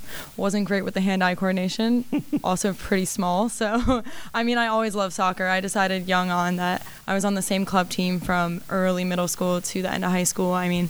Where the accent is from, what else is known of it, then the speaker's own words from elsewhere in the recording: Damascus, Maryland, United States; I'm from Damascus, Maryland, okay. In Montgomery County.